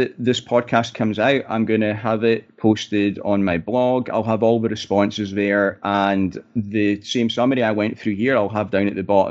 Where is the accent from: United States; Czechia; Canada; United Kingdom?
United Kingdom; Aberdeen, Scotland; And because I'm from Aberdeen, we'll work in oil and gas there.